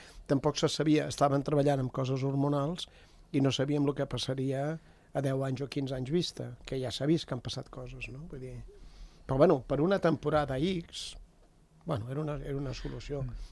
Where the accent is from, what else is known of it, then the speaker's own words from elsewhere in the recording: Barcelona, Catalonia, Spain; Quan jo era jove, a Barcelona, tenies que anar-los a comprar en llocs terribles